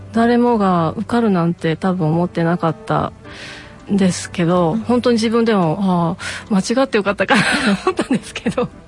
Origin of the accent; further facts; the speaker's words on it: Toyokawa, Aichi, Japan; はい、豊川市です。